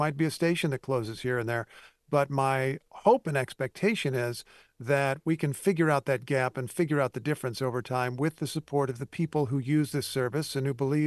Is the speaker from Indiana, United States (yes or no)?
yes; Indiana, United States; but I was recently at stations in my home state, Indiana. I was in the station in Indianapolis. I was at the station in Fort Wayne.